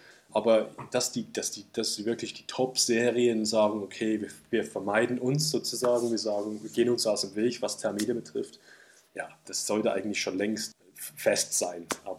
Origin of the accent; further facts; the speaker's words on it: England, United Kingdom; aus persönlichen Erfahrungen als Engländer